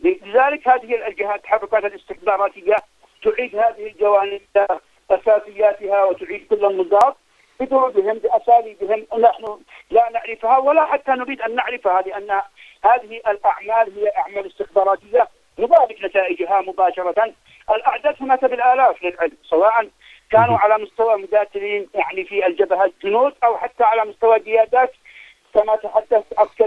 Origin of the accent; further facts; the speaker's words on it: Yemen; أن يقفوا معنا كيمنيين،